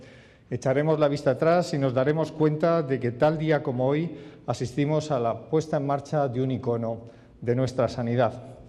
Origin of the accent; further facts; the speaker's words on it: Community of Madrid, Spain; Como consejero, como médico, como madrileño y como español